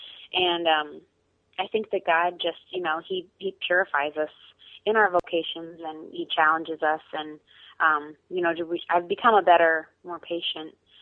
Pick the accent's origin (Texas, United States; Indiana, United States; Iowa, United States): Indiana, United States; Carmel; And I grew up in Carmel, Indiana, and kind of had a very normal childhood. Went to Catholic grade school, and I did go to Catholic high school as well